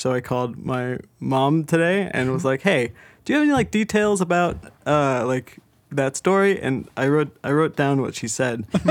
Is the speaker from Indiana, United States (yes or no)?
yes; Indiana, United States; I'm from Indiana, mm-hmm. which is a landlocked state.